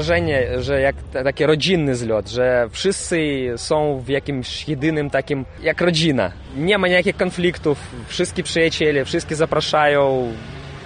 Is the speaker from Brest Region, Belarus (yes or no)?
yes; Brest, Brest Region, Belarus; Polish is a second language; Jestem z Brześcia, z Białorusi. Przyjechałem do was na zlot.